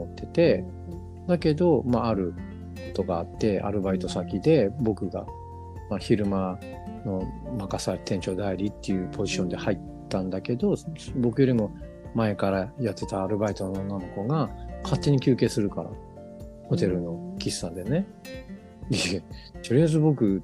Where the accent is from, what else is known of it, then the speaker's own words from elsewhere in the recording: Ichinomiya, Aichi, Japan; まあ僕愛知県の一宮市出身なので